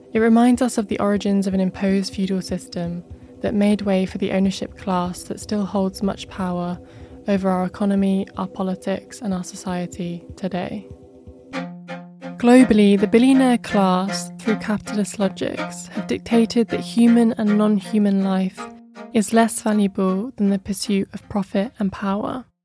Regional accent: South West England, United Kingdom; I grew up in West Dorset in the southwest of England. I lived in a small village of 200 people that was located on the private land of the Rackleford estate.

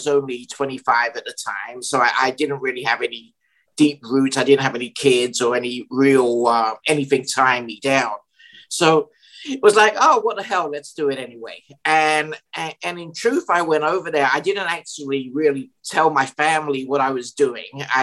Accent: Cambridge, East of England, United Kingdom; moved away as an adult; now in United States; I'm originally from England. I was born in Cambridge in 1976. I moved to the US in 2001.

